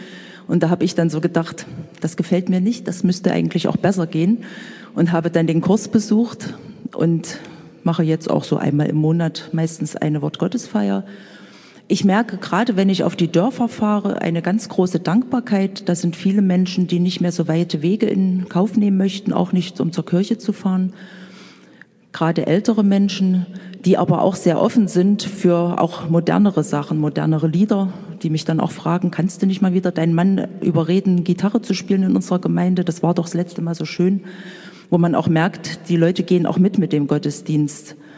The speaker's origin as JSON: {"language": "German", "town": "Erfurt", "region": "Thuringia", "country": "Germany", "said": "Ich komme hier aus Erfurt, aus der St. Josef-Gemeinde. Wir sind eine Gemeinde ohne Pfarrer."}